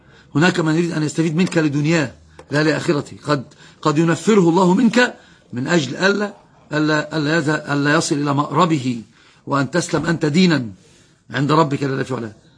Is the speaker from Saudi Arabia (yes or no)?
no; Upper Egypt, Egypt; فأنا أصلا صعيدي،